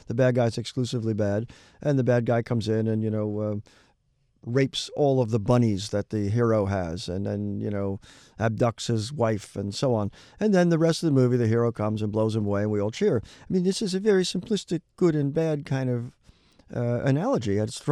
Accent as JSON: {"language": "English", "town": "Peekskill", "region": "New York", "country": "United States", "tie": "born or raised there", "lives_now": "California, United States", "said": "even though I'm a California guy now, I was born and raised in Peekskill, New York."}